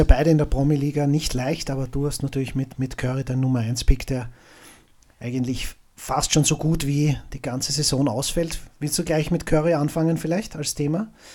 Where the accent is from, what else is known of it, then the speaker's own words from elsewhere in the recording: Vienna, Austria; es gibt immer was zu tun und die Technik ist ein Hund, wie man bei uns in Wien sagt.